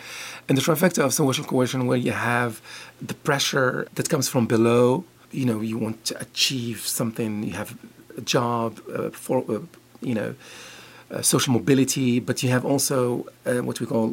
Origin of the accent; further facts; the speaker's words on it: Morocco; now in Netherlands; I moved from Morocco to the Netherlands because my family was living there, my uncles and cousins, etc.